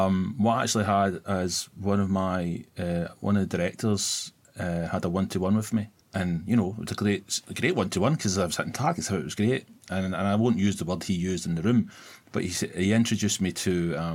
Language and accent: English; Glasgow, Scotland, United Kingdom; Being Glaswegian as well, my voice can be a little bit harsher sounding.